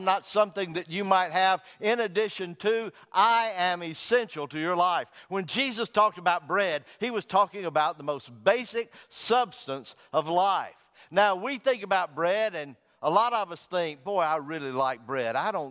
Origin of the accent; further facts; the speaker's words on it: United States; I'm an American. I live in Sweet Home, Alabama.